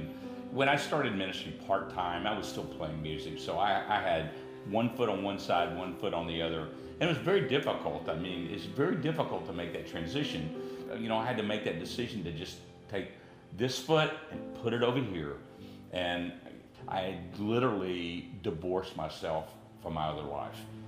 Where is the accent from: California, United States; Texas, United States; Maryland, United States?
Texas, United States; Beaumont; I grew up in Beaumont, Texas. My mom, my dad, my brother, and my sister were all musicians. We had a very musical household.